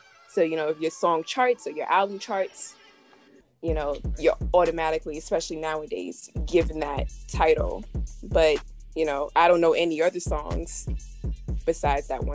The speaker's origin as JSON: {"language": "English", "region": "New York", "country": "United States", "said": "not just because I'm from New York"}